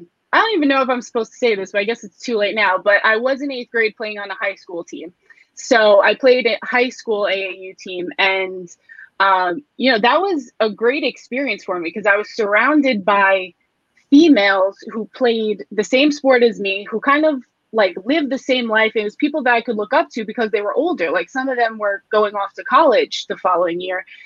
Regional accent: New York, United States; Yeah, I mean, I'm from New York, so I'm a Knicks fan through and through.

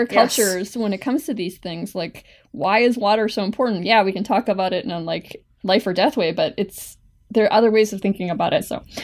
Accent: Canada

